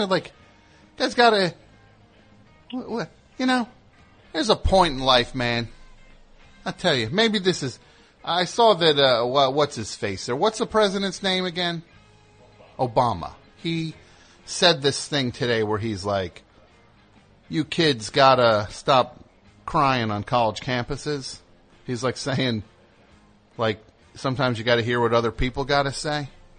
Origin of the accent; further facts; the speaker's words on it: Williamsburg, Virginia, United States; Yeah, I'm from Williamsburg, Virginia.